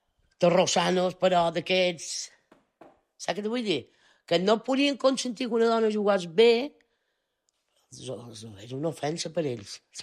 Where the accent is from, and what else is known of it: Bunyola, Balearic Islands, Spain